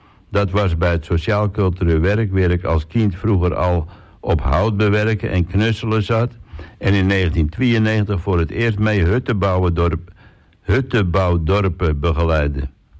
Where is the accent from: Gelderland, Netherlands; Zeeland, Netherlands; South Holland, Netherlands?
Gelderland, Netherlands; Zaltbommel; now in Texel, Netherlands; Ik kom uit Zaltbommel, waar de rest van mijn familie woont.